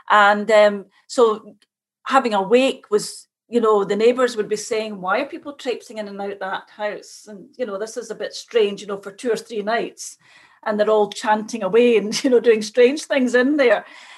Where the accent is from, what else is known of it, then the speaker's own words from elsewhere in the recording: Scotland, United Kingdom; I come from Scotland. I mean, I come from a Catholic background, of course, an Irish Catholic background.